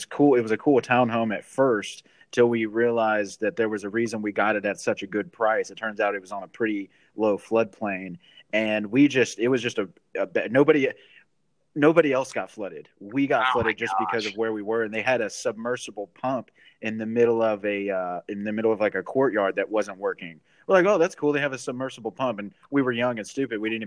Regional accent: Conroe, Texas, United States; also born or lived in Houston; My hometown is Conroe, actually, but I moved. We're like around the corner from each other, or we were. I moved here from the heart of Houston, though. I grew up in Conroe, but I progressively kind of gravitated towards the city of Houston

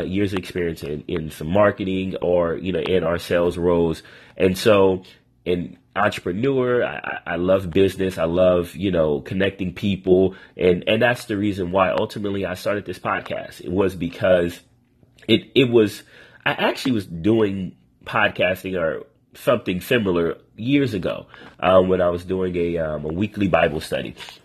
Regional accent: Long Beach, California, United States; I'm from California, born and raised, Long Beach, California, okay?

